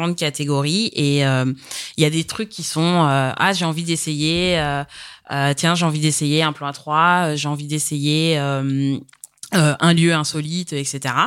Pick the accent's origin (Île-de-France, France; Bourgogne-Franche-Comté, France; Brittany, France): Île-de-France, France; Ok, alors moi j'ai 32 ans et je suis de région parisienne.